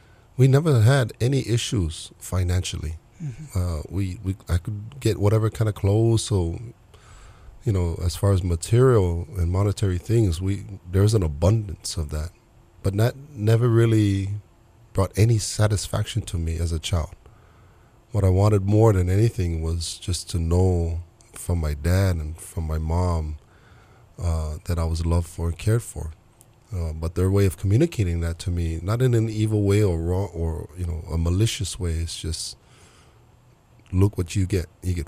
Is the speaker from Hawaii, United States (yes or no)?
yes; Kalihi, Hawaii, United States; also born or lived in Waipahu; I would say Waipahu is my, you know, where my roots are come from. Mm-hmm. I was raised in we started off at KPT, started from Kalihi.